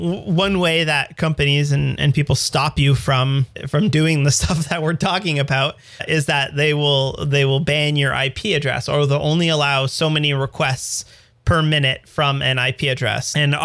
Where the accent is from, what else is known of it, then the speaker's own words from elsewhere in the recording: Canada; why would you need to buy US postage as a Canadian, right?